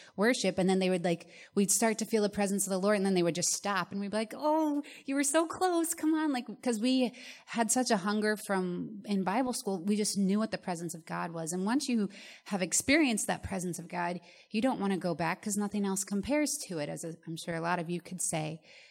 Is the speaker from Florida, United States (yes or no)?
yes; Florida, United States; now in New York, United States; I moved from Florida, never really been out of Florida, and we're in New York